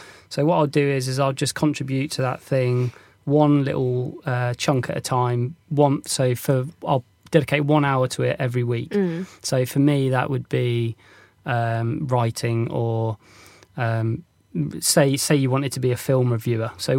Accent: South West England, United Kingdom; I noticed this when I was growing up in North Devon.

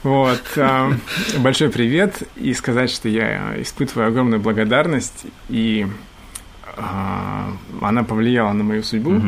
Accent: Vladivostok, Primorsky Krai, Russia; я родом из Владивостока, и я здесь, я в Владивостоке родился и вырос.

